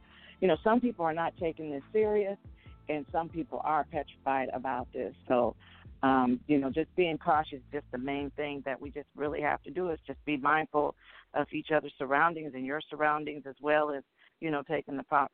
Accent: Springfield, Illinois, United States; also born or lived in Chicago; now in Minnesota, United States; Springfield, Illinois, by way of Chicago, and then I've been in Minnesota since 1986, so now I'm a Minnesotan.

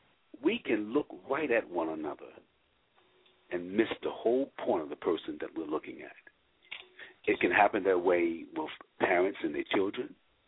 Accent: Virginia, United States; I'm from Virginia. That's Norfolk and Virginia Beach and Chesapeake, Suffolk area. So I'm as far east as you can come on the Atlantic.

